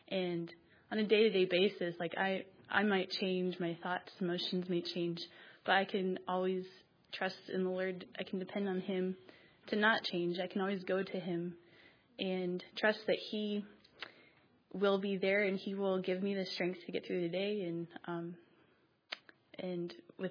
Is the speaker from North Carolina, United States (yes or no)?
yes; Shelby, North Carolina, United States; from Shelby, North Carolina. I'm a junior studying missions and music.